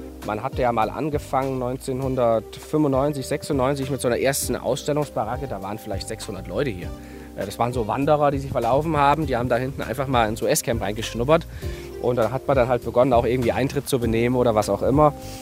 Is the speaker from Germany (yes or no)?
yes; Weida, Thuringia, Germany; born there; ich selbst bin kein gebürtiger Rasdorfer, sondern wurde in einer kleinen Stadt namens Weida geboren. Das ist so die heutige Landesgrenze Thüringen-Sachsen ungefähr.